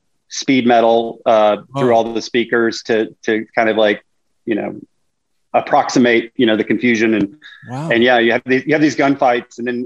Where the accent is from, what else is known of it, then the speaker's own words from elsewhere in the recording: Memphis, Tennessee, United States; also born or lived in Miami; Born and raised. I lived in Miami for a few years, but the rest of the time I've been here in Memphis.